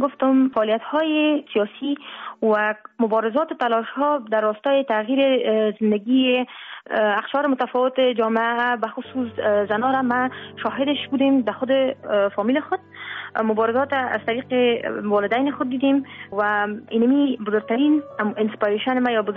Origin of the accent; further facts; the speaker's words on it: Afghanistan; ما یک شخص هستم که در امی جامعه افغانستان بزرگ شدیم